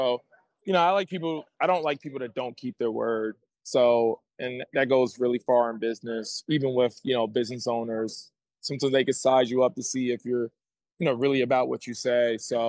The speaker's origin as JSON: {"language": "English", "town": "New York City", "region": "New York", "country": "United States", "said": "I'm from New York originally, you know, I'm from the Bronx. So New Yorkers tend to be hustlers."}